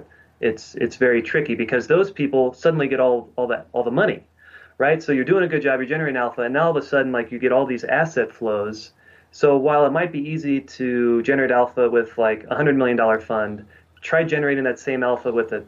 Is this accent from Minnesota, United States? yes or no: no; Omaha, Nebraska, United States; I mean, I'm from Omaha, Nebraska originally.